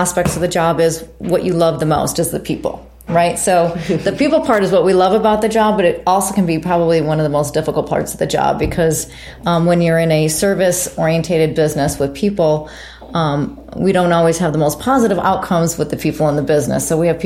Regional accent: Illinois, United States; I grew up in the Chicago area.

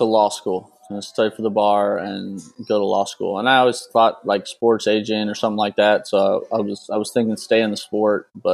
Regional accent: McAllen, Texas, United States; I grew up in McAllen, Texas, which is on the border of Mexico.

